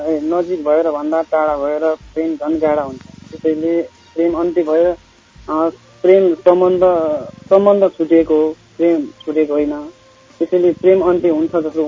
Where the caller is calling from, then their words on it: Udayapur, Koshi Province, Nepal; हजुर, म उदयपुरबाट